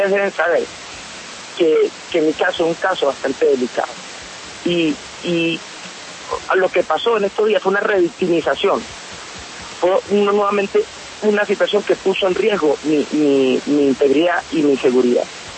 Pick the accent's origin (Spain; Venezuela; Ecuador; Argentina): Venezuela; como activista en derechos humanos, como además venezolano.